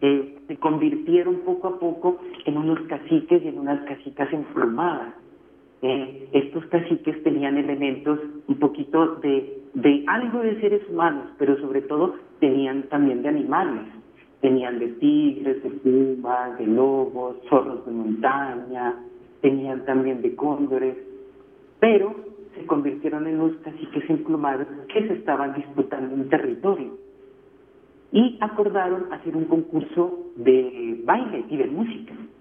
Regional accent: Nariño, Colombia; es una historia del sur de Nariño, de mi pueblo, de Los Pastos.

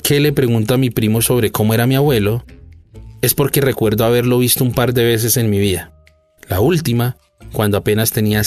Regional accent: Popayán, Cauca, Colombia; also born or lived in La Palma; si bien yo nací en La Palma, solo viví allí hasta los 4 años. Por esa época mi mamá se casó con mi padrastro y a él, que trabajaba para el IMPEC, lo trasladaron a Popayán.

